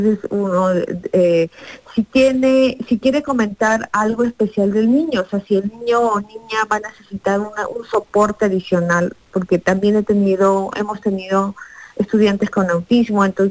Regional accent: Peru; yo cuando era estudiante primaria, secundaria, porque yo soy de Perú, bueno, sentía eso.

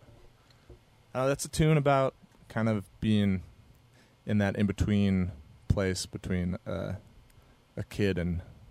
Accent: Rochester, New York, United States; I'm from Rochester, New York, which is right on Lake Ontario.

